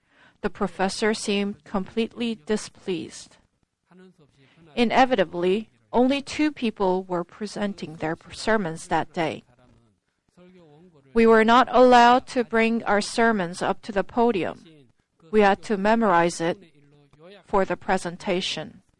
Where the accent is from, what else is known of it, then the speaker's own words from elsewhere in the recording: Busan, South Korea; accent: Busan dialect; My home is Busan. I did not know at first that my Busan dialect accent would become a problem in doing God's work.